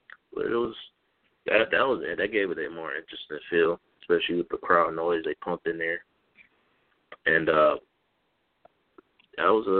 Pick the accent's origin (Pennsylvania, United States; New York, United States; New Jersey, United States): New York, United States; Buffalo; You know, I'm from Buffalo, I always rep the Yankees.